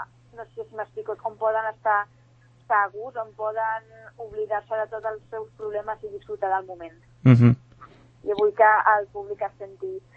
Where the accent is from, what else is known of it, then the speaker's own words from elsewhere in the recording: Tarragona, Catalonia, Spain; born there; I vaig néixer a Tarragona, soc catalana.